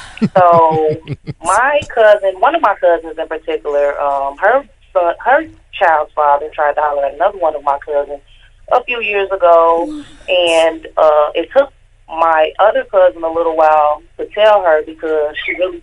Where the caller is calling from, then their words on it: Minnesota, United States; I'm calling from Minnesota by way of Chicago.